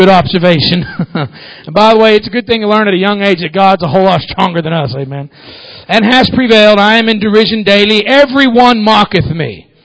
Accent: Kentucky, United States; also born or lived in Florida; I was born in Florida and played high school football in Kentucky. And so I tend to lean a little bit more that southern way.

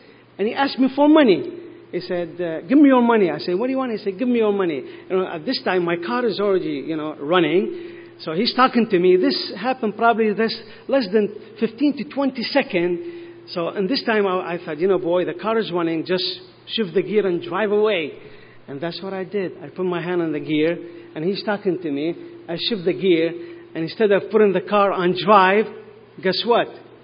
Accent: Baghdad, Baghdad Governorate, Iraq; now in United States; I grew up in Baghdad. I was born and raised in Baghdad, Iraq. And as a young boy, I used to dream to come to America.

